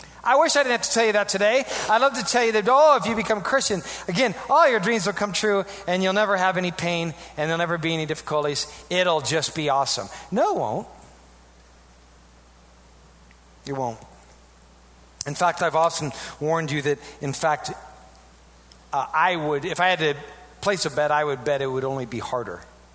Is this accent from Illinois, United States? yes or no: no; Iowa, United States; Now, mind you, I grew up in Iowa. There wasn't a lot to do.